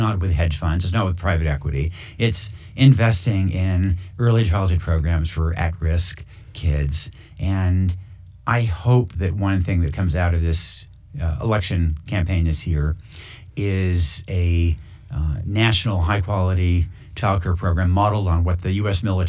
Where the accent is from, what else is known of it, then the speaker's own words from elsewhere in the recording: Yamhill, Oregon, United States; And that's my hometown of Yamhill, Oregon, is one example of that.